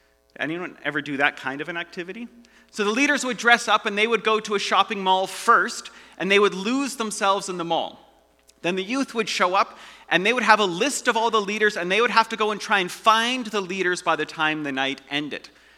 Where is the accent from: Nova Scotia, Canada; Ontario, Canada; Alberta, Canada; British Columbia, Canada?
Alberta, Canada; Edmonton; I grew up in Edmonton, so this was at West Edmonton Mall.